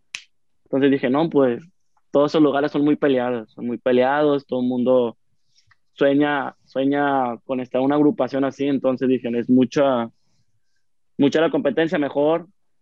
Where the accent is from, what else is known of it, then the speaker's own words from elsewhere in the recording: Culiacán, Sinaloa, Mexico; como yo soy de Culiacán aquí, pues el norteño es la mata de los corridos, ¿no?